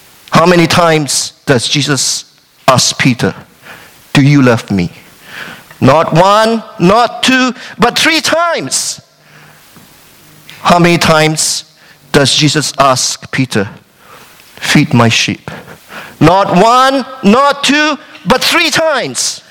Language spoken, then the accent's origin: English; Malaysia; I grew up in Malaysia, where there are the same type of weather and there's the same type of beach.